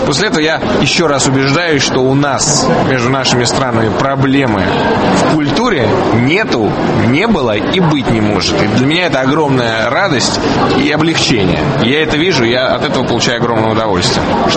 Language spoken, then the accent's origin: Russian; Moscow, Russia; born or raised there; now in Tbilisi, Georgia